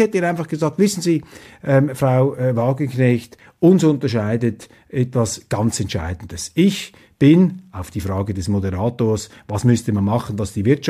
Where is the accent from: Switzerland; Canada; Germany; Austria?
Switzerland; Da sage ich als Schweizer, als Demokratie-Sachverständiger und unbedingter Demokratiebefürworter